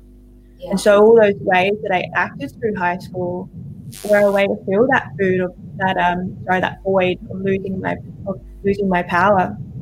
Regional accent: Adelaide, South Australia, Australia; So I'm originally from Adelaide, and I grew up my whole life as a dancer.

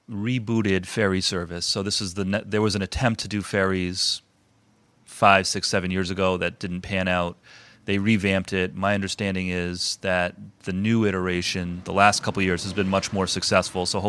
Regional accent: Bristol, Rhode Island, United States; I'm a product of a regionalized school system. I grew up in Bristol.

